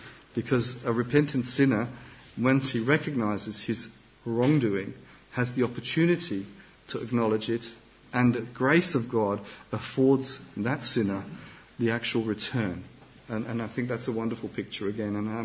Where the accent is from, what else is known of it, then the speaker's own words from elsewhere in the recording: Germany; a little 30-year anniversary that was recently held in my home country in Germany.